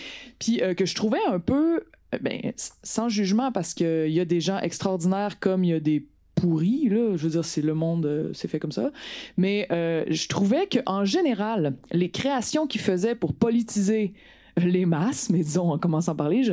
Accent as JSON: {"language": "French", "town": "Quebec City", "region": "Quebec", "country": "Canada", "said": "j'ai fait le conservatoire d'art dramatique à Québec. Je viens de Québec. J'ai été députée au centre-ville de Québec aussi. Je me suis vraiment enracinée là."}